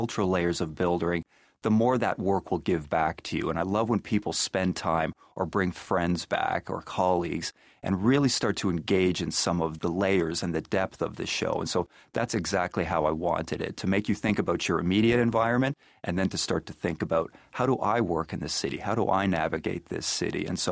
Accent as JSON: {"language": "English", "country": "Canada", "also_born_or_lived": "North Carolina", "said": "I'm originally from Canada, had been working in North Carolina most recently"}